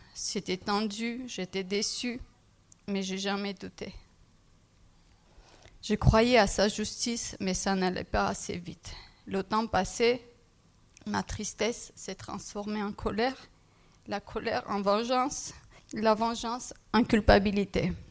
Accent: Armenia; French is a second language; moved away as an adult; now in France; je suis arménienne, je viens d'Arménie. Je suis en France depuis 12 ans. J'ai 40 ans, j'ai une fille de 9 ans et je suis célibataire. Je suis née en Arménie dans une famille chrétienne, mais peu croyante.

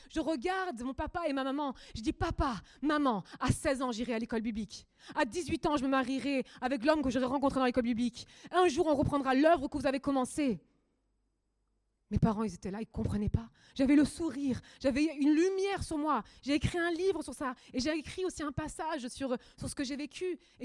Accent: Germany; now in Marseille, France; On avait été déjà malmenés dans le quartier de Marseille parce qu'on est allemand

